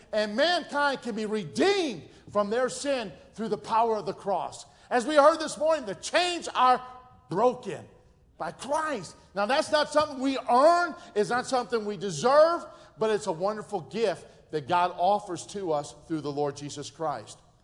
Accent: Chicago, Illinois, United States; Now, most of you know I'm from Chicago. I am a city slicker, okay?

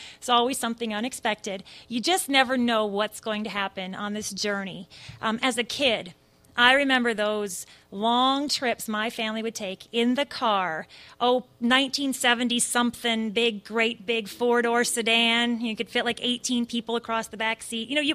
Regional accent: Michigan, United States; I'm not just from Michigan, I'm from the UP, the Upper Peninsula of Michigan. It gets like 30 below and just stays there for a long time, it seems like.

